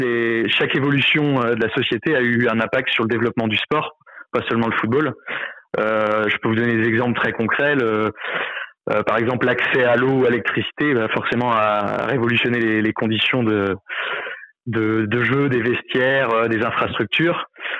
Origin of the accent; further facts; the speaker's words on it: Sainte-Gemme-la-Plaine, Pays de la Loire, France; moi, je suis originaire de Saint-James-la-Plaine, à côté de Luçon.